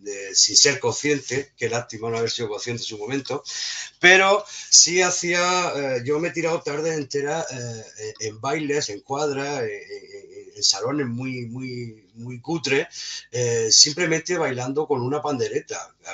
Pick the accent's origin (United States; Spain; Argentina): Spain; Region of Murcia; joder, que somos muy murcianos.